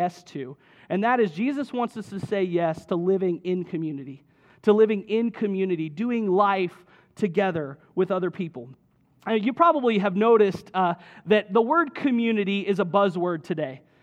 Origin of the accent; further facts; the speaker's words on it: Duluth, Georgia, United States; I grew up in Duluth, and I remember when the town center, Duluth Town Center, Town Green was built.